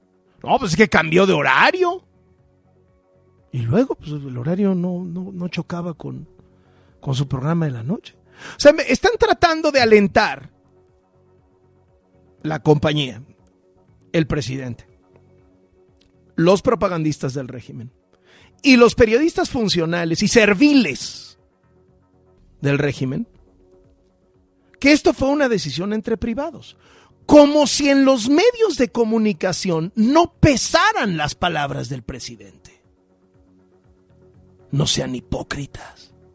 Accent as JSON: {"language": "Spanish", "country": "Mexico", "said": "como los mexicanos somos mexicanos y vamos todos hasta el final"}